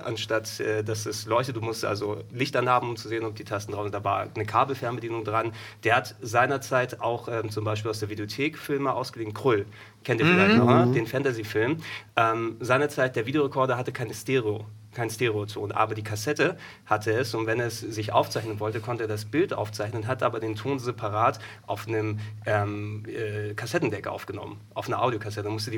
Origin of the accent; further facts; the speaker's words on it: Hamburg, Germany; Ich bin ja in Hamburg geboren. Ich bin ja Hamburger.